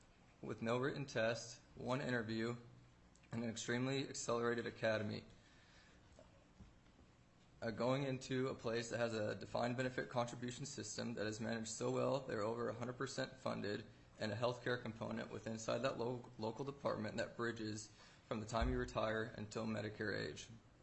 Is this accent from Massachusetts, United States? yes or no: no; Alaska, United States; I was born and raised in, or I was raised in Alaska. I currently live in the Mat-Su Valley, and I'm a product of Alaska.